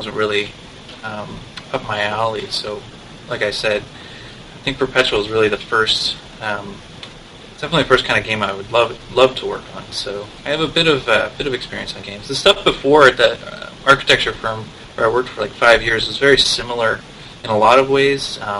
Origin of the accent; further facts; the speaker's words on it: Canada; now in San Francisco, United States; living in San Francisco, California, I'm from Canada originally, and this is my first time living in San Francisco.